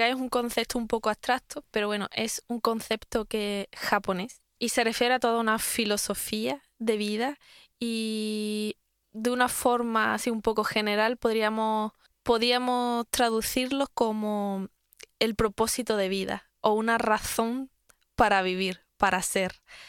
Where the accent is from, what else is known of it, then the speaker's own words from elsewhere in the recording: Málaga, Andalusia, Spain; now in Innsbruck, Austria; vengo de Málaga, de España. Y soy maestra y estoy aquí actualmente trabajando en un colegio Montessori en Innsbruck.